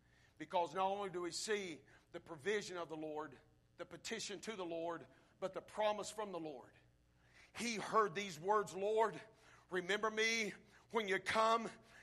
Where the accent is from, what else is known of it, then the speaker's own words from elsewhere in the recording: Alabama, United States; Now, since you know I'm from Alabama, since you know I pull for Alabama